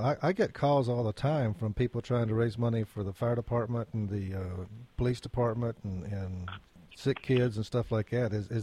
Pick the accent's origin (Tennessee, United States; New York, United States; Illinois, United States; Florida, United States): Tennessee, United States; Well, I grew up in West Tennessee, which I don't know if that's South enough for you, but I'm a Yankee by birth and a Southern by the grace of God.